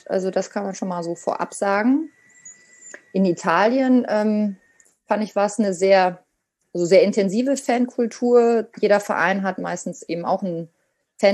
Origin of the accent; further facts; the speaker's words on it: Münster, North Rhine-Westphalia, Germany; ich bin in Münster mit Trommeln groß geworden